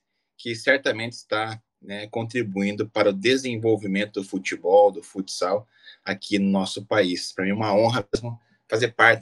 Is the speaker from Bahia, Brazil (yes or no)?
no; Pato Branco, Paraná, Brazil; Eu sou de Pato Branco, no Paraná. Me orgulho muito disso.